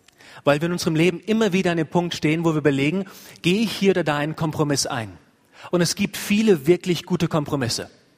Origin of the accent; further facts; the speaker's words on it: Rhineland-Palatinate, Germany; Ich freue mich, mal wieder hier sein zu können in meiner alten Heimat im Mittelrhein, hier oben auf der Höhe.